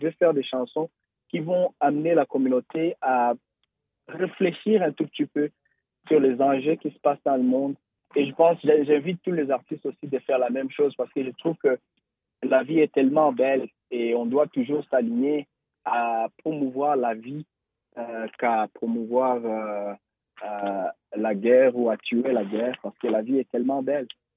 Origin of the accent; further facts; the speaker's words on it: DR Congo; chez nous, en République démocratique du Congo, on a vécu ça toute la vie.